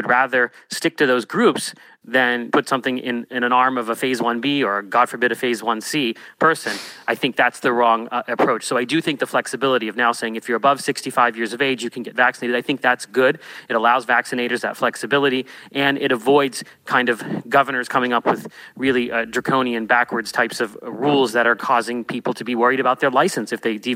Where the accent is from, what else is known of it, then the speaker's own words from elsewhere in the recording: Pennsylvania, United States; one hospital in my hometown outside of Pittsburgh